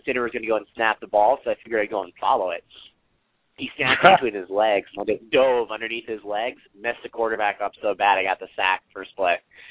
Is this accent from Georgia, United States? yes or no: yes; Georgia, United States; especially growing up in Georgia in the Southeast, football is huge.